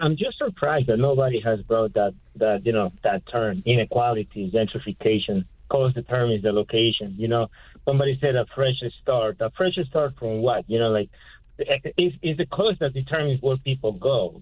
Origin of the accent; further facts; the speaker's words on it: Mexico; English is a second language; now in Philadelphia, United States; I've been here in Philly for over 30 years. I have to learn the language. You know, I immerse in this society. I'm originally from Mexico